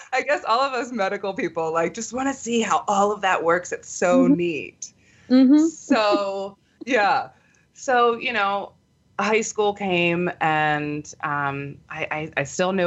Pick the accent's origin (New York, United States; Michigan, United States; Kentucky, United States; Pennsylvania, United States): Pennsylvania, United States; Philadelphia; So I was gung-ho and I applied to all the schools and decided on sunny Arizona. I came from Philadelphia.